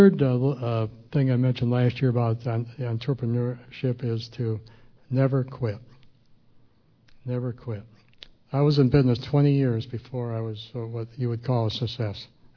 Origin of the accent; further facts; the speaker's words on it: Michigan, United States; I'm from Michigan. My gosh, I didn't know there was any other way.